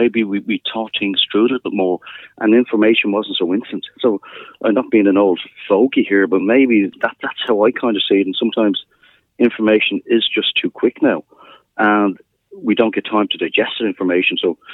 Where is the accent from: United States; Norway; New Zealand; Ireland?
Ireland; Dublin, Leinster; growing up in Dublin near Dublin Airport